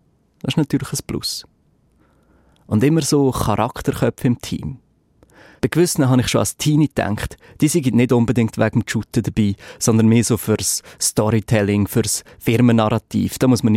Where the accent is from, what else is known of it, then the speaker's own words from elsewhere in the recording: Lucerne, Switzerland; Ich glaube aber, dass man als Luzerner viele andere Luzerner und Luzernerinnen auch einfach von aussen als provinziell anschaut.